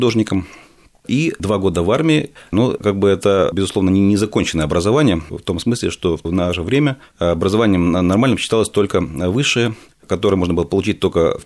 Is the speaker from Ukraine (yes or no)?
yes; Sevastopol, Ukraine; also born or lived in Yekaterinburg; я родился в Севастополе, у нас не было художественного училища, нужно было как-то определяться, и следующий этап жизни я уже провел в Екатеринбурге, ну, тогда это был Свердловск, заканчивал там художественное училище.